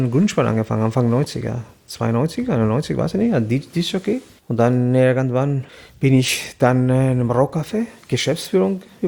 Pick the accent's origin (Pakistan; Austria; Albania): Albania; Tirana, Tirana County; German is a second language; now in Germany; Ich komme aus Albanien, Tirana.